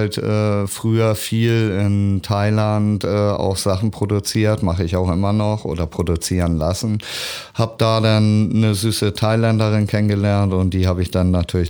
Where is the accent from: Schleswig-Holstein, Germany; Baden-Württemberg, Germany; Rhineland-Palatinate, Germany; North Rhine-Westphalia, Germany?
Schleswig-Holstein, Germany; Kaltenkirchen; also born or lived in Hamburg; ich bin geboren in Hamburg, dann bin ich aufgewachsen in Kaltenkirchen, ist ein bisschen außerhalb hier, und irgendwann mit 16 zurückgekommen und seitdem bin ich auf dem Kiez.